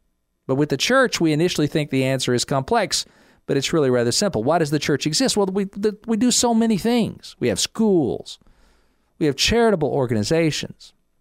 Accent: Kentucky, United States; She said, use the back of the throat. I'm from Kentucky. It's the best I can do.

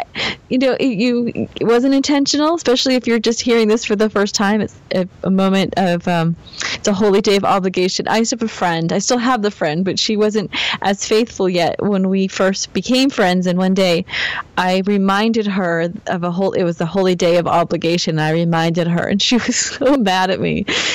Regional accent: New England, United States; Well, you know, like I'm from New England, so it's Fisher.

